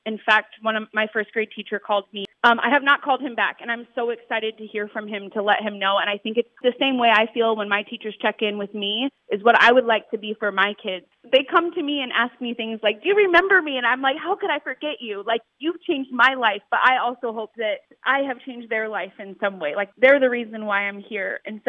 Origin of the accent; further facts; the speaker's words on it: Grants Pass, Oregon, United States; I'm from Grants Pass, Oregon. My school system helped me become who I am.